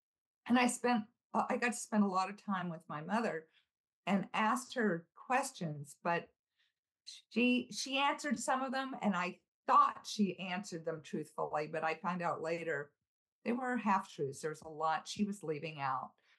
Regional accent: Buffalo, New York, United States; I grew up in Buffalo, New York. My parents were, I thought, Hungarian Catholics who had escaped World War II.

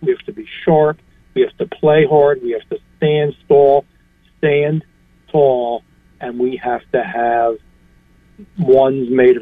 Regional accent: New Jersey, United States; you don't know me. I'm from Jersey.

